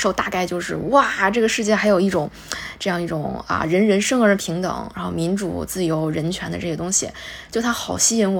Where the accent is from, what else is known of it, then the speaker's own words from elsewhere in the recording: China; now in United States; 作为一个中国人来到美国